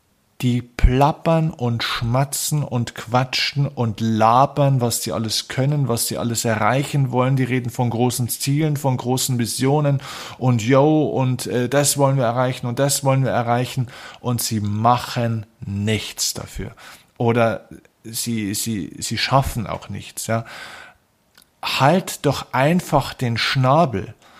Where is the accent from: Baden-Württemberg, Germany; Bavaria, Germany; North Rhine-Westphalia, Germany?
Bavaria, Germany; vielleicht sogar auch mal ein bisschen grantiger werde, wie man bei uns in Bayern sagt